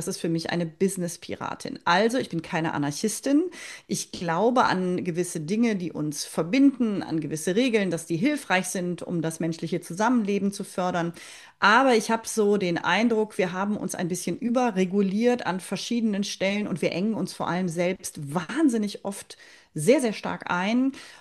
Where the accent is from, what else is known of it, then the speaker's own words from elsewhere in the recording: Leverkusen, North Rhine-Westphalia, Germany; Jetzt bin ich geboren und aufgewachsen in Leverkusen.